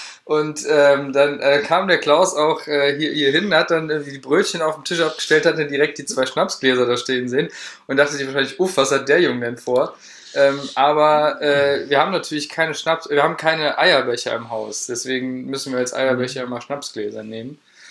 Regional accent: Central Germany, Germany; Wir kommen hier aus der Mitte Deutschlands, wo halt eher Pilz, Kölsch und sowas getrunken wird.

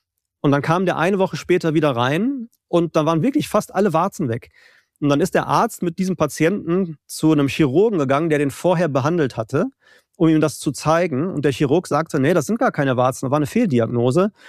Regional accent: Essen, North Rhine-Westphalia, Germany; Es gibt auch da noch aus meinem Heimatort von der Uniklinik Essen eine interessante Untersuchung.

